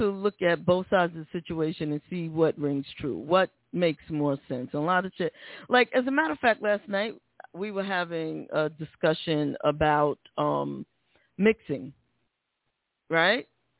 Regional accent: Bronx, New York, United States; Yeah, I'm from the Bronx and, you know, DJing, that's where it came from

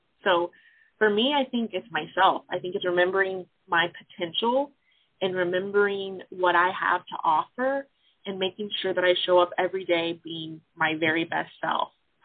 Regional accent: Lexington, Oklahoma, United States; also born or lived in Norman; So I was born right there in Sooner Nation in Norman, Oklahoma. I grew up in a small town just south of there called Lexington. So I was raised by a single mom.

